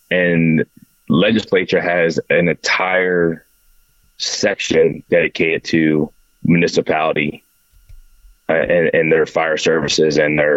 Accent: Leesburg, Virginia, United States; now in West Virginia, United States; No, I was born and raised in Leesburg, Virginia, Loudoun County.

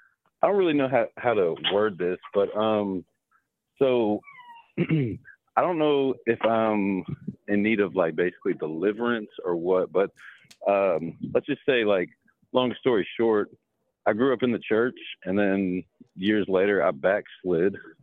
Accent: Louisville, Kentucky, United States; I'm sorry. I'm from Louisville, Kentucky.

